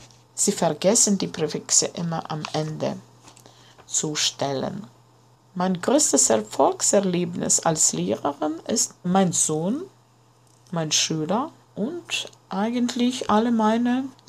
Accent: Latvia; now in Riga, Latvia; Ich komme aus Lettland. Ich wohne in Riga

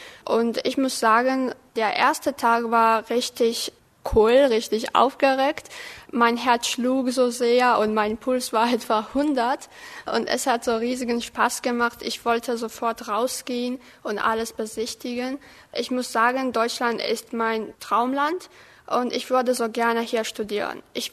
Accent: Georgia; German is a second language; Ich bin aus Georgien. Ich wurde an dem Jahr 1997 geboren. Deutsch lerne ich seit der 3. Klasse.

